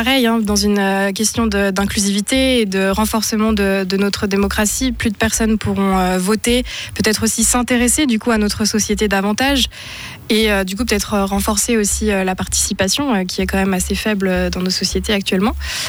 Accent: France; now in Switzerland; je suis française et que ça fait 8 ans que je suis en Suisse et j'ai absolument tout mon cercle d'amis, je travaille ici.

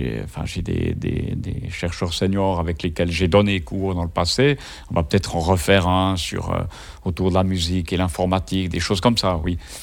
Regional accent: Switzerland; Puis moi je venais de débarquer des États-Unis, donc ils ont dû rater un épisode, mais c'était sympa qu'ils reconnaissent l'arrivée, le retour d'un Suisse en Suisse.

